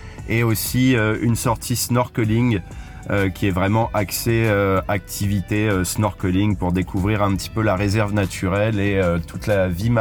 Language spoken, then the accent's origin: French; Saint-Martin, St. Martin; J'ai grandi à Saint-Martin, j'ai fait toute ma scolarité ici